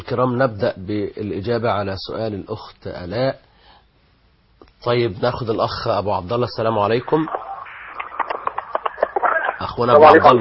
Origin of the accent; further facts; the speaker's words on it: Egypt; نحن في بلادنا مصر الآن